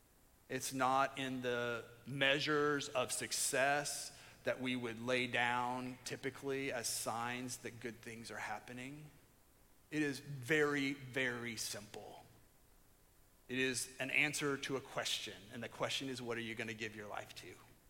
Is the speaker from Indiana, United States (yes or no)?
yes; Indiana, United States; I'm from Indiana.